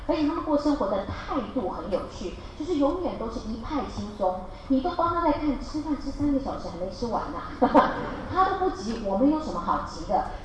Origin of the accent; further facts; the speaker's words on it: Taiwan; 我就是那种我们台湾人讲的很呛咖的那种旅客背包客。